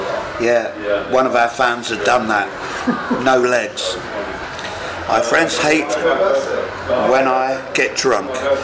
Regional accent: England, United Kingdom; I'm English.

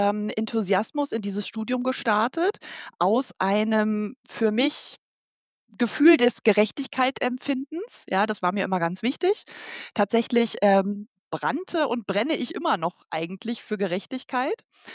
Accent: Berlin, Germany; Also ich bin im Süden Berlins aufgewachsen. Das heißt, meine nördliche natürliche Grenze ist der Kudamm.

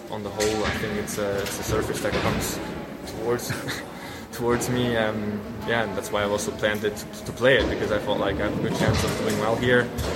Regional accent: Switzerland; I grew up in Switzerland where we also have carpet in winter, so I'd say I'm used to playing on carpet.

